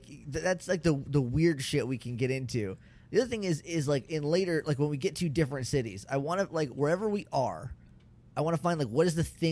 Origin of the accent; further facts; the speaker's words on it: Rindge, New Hampshire, United States; I'm from Ringe, New Hampshire.